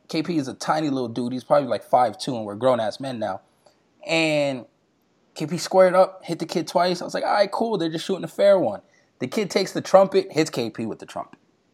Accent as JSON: {"language": "English", "region": "New York", "country": "United States", "said": "but everyone thought it was cool that I was from New York."}